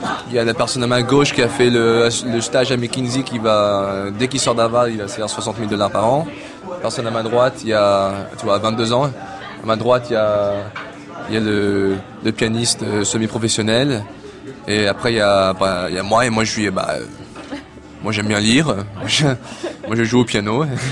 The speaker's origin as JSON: {"language": "French", "country": "United States", "tie": "born or raised there", "said": "J'ai grandi aux États-Unis depuis l'âge de 2 ans. Mais j'ai grandi avec une famille qui parlait français. Et je parlais américain pendant la journée à l'école et français à la maison."}